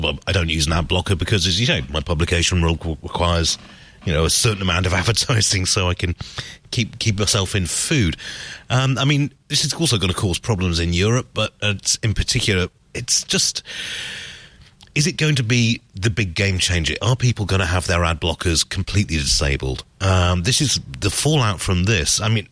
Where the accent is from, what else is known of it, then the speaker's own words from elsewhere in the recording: United Kingdom; now in United States; I am a Brit here in the US